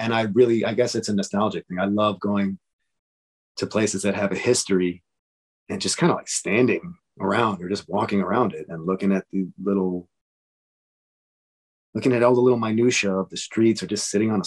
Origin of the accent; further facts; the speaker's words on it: New York City, New York, United States; I'm so lucky I grew up in New York City